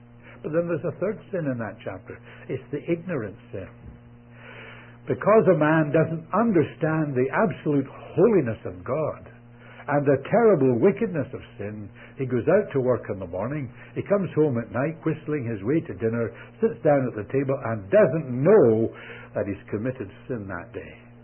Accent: Scotland, United Kingdom; I understand it. I'm a Scotsman. Maybe that's what helped me.

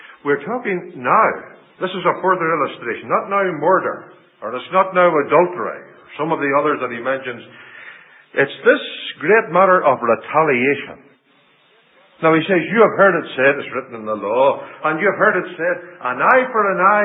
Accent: Ireland; if a man hit me, and I lost a tooth, I wouldn't want, being human, and being Irish, I wouldn't want to take a tooth out of him.

